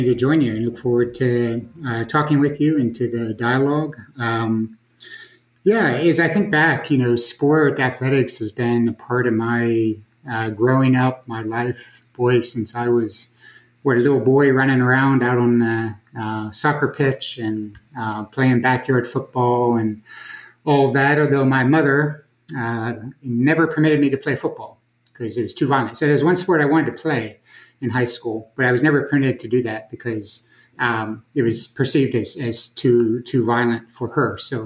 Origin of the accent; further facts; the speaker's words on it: Pittsburgh, Pennsylvania, United States; I grew up in Pittsburgh, Western Pennsylvania, which one would think would be ice hockey, but it was very much a football-oriented Western Pennsylvania, steel mills, blue-collar area.